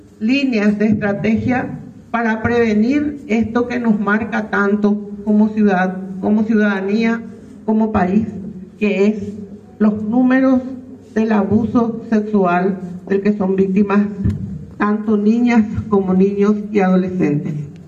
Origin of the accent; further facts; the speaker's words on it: Paraguay; nosotros como paraguayos tenemos que demostrar que no somos caníbales